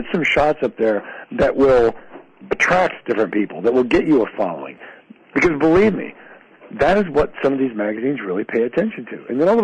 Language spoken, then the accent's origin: English; Dallas, Texas, United States; Yeah, I'm from Dallas, yes.